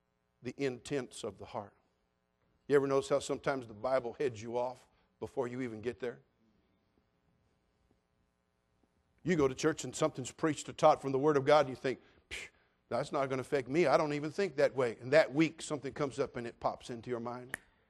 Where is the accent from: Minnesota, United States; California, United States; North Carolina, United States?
California, United States; You're looking at an old liberal hippie from the 60s, born and raised in California